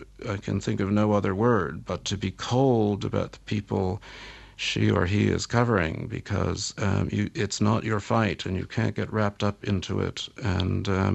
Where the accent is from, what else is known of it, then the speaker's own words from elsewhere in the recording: United States; I'm an American journalist, and Israel's ties to America are very strong.